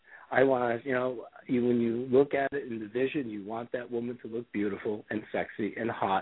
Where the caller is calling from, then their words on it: Ohio, United States; I'm actually calling from Ohio because in the world of travel, my plane got canceled.